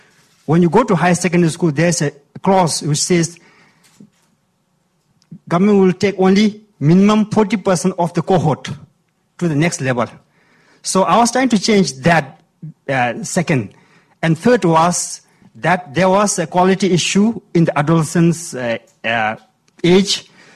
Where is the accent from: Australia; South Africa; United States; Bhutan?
Bhutan; I said, give me a chance because I'm from Bhutan and I want to come back to Bhutan.